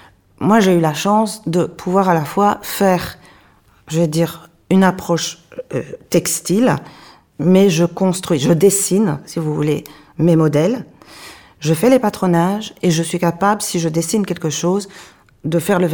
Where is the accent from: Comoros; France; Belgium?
Belgium; il n'existait pas en Belgique, parce que je suis belge